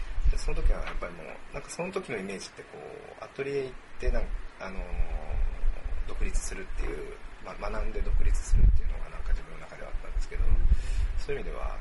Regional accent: Fukuyama, Hiroshima, Japan; やっぱりその生まれ育った町をもっとこういいものを発見するというか、ちょうど両極にあるんですね。こう東には倉敷があって、西には尾道があって

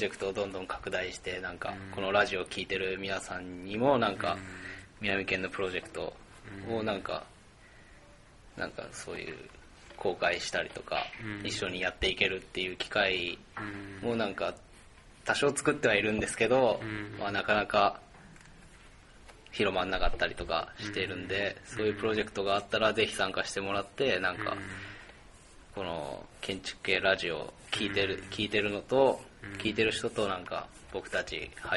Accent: Annaka, Gunma, Japan; 確か僕群馬県の安中市ってところ出身なんですけど、

